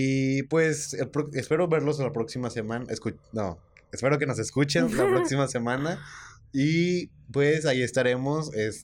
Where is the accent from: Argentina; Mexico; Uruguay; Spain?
Mexico; como mexicanos que somos un país sumamente devoto y católico